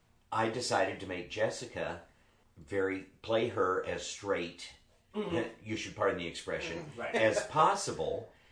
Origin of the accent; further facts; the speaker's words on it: United States; accent: American; When I was going to school in England, we even rewrote the parts a little bit to explain my American accent.